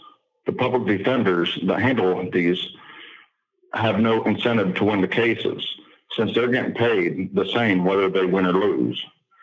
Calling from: Ohio, United States; 468-895, and I'm calling from Ohio.

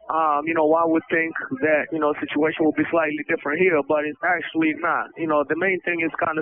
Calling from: Jessup, Maryland, United States; So I'm calling here from Jessup Correctional Institution in the state of Maryland.

